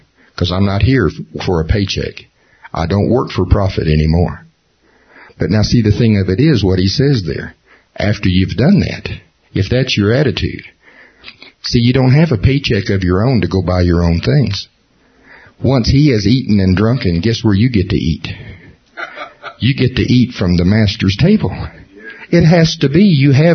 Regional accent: Oklahoma, United States; I'm from Oklahoma, and my grandfather on my dad's side had a large combination ranch and farm.

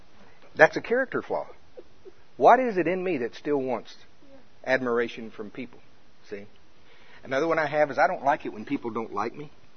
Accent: Shawnee, United States; Hey, I'm from Shawnee.

